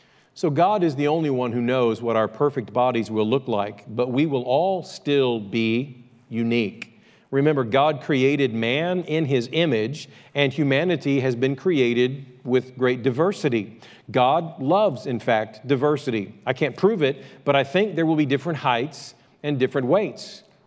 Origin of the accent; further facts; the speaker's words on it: United States; born there; I was born in America to a family by the name of … I speak English.